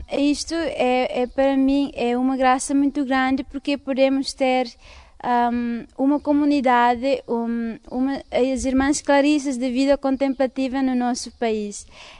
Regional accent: Timor-Leste; sou timorense.

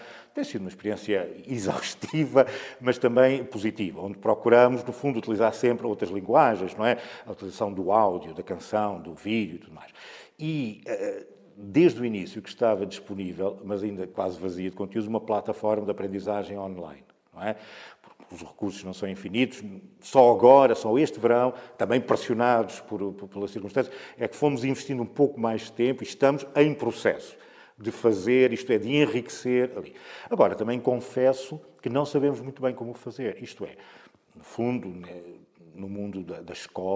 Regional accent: Portugal; Nós, como portugueses, temos muita dificuldade em falar sobre as experiências da fé.

